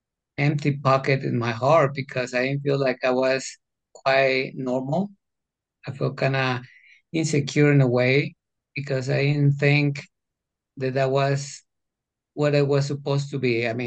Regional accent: Mexico City, Mexico; English is a second language; I'm from Mexico City. I was born in the late 60s. I'm the only child from a single mom in the 60s

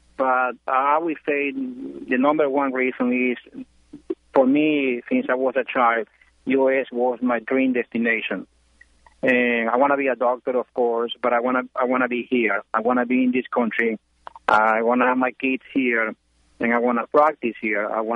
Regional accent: Ecuador; moved away as an adult; now in United States; I came in the 80s. I am originally from Ecuador, South America. And I immigrated to the U.S. in the 80s when President Reagan was president, was in charge.

